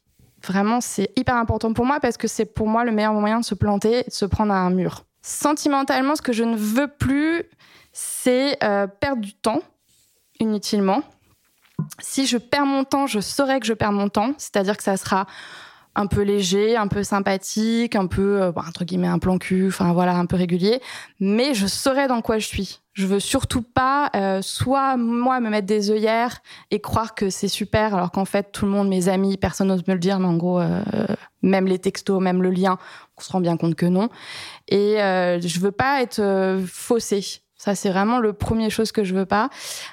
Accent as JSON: {"language": "French", "town": "Paris", "region": "Île-de-France", "country": "France", "said": "j'ai 39 ans, je travaille dans les médias et je suis parisienne."}